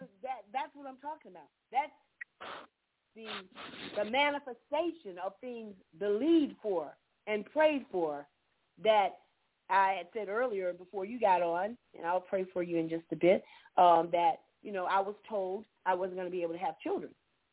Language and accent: English; Florida, United States; I remember growing up in Central Florida, we could actually see all of the shuttles go off from Cape Canaveral.